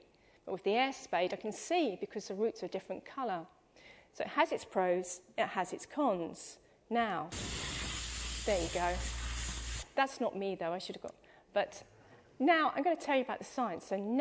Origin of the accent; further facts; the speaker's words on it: East of England, United Kingdom; so I don't know if you can tell, but I'm from Essex.